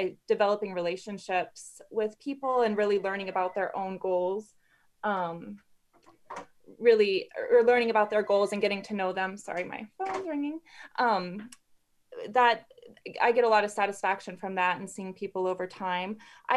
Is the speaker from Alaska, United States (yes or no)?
yes; Ketchikan, Alaska, United States; Well, I've actually been in Southeast Alaska my whole life because I grew up in Ketchikan